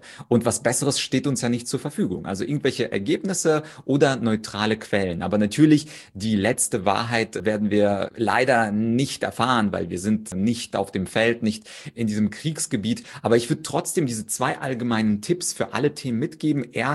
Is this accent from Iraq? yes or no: no; Ukraine; auch ich als Ukrainer würde jetzt nicht sagen